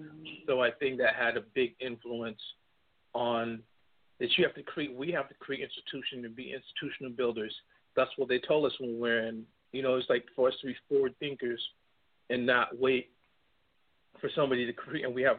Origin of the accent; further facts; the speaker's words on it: United States; And of course, you know, I was brought up in the States.